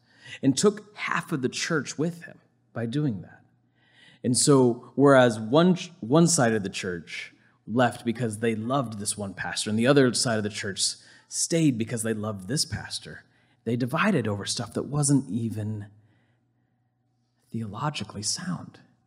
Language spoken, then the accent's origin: English; Ohio, United States; When I was growing up in Ohio, I was a part of this church